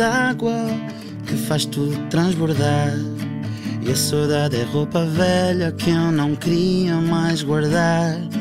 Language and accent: Portuguese; Alcobaça, Leiria, Portugal; now in Nazaré, Portugal; Eu sou de Alcobaça, mas vivo na Nazaré. É pertinho, mas...